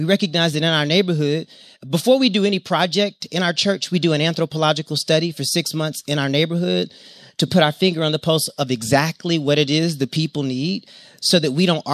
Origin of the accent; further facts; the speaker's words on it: the South, United States; And I'm from the South, and I always say, yes, ma'am.